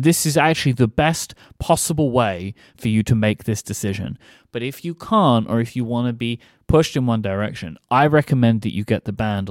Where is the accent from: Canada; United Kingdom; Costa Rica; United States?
Canada; I am Canadian